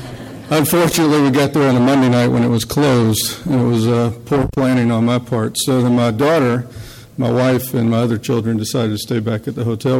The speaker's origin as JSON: {"language": "English", "town": "Savannah", "region": "Georgia", "country": "United States", "said": "We drove across country to be here in Atlanta. We're from Savannah, like I said. We'll be going to Savannah after the conference"}